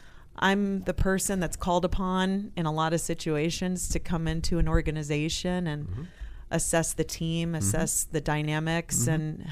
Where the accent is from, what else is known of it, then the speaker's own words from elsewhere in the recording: Quad Cities, Illinois, United States; Originally from the Quad Cities, Illinois.